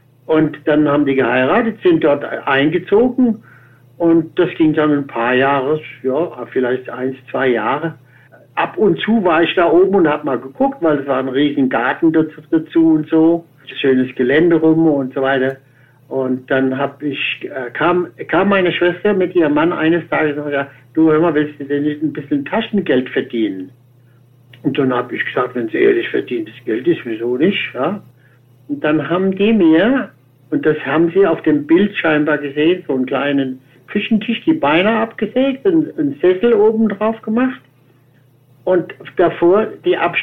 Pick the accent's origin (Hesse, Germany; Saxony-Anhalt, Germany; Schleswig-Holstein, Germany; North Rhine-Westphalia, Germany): Hesse, Germany; Wiesbaden; born there; moved away; ich bin geboren in Wiesbaden in der Dotzheimer Straße.